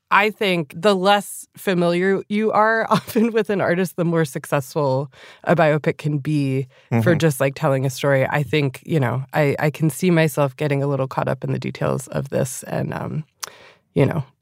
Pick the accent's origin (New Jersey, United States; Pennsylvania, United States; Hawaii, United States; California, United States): New Jersey, United States; I'm a dirtbag from New Jersey.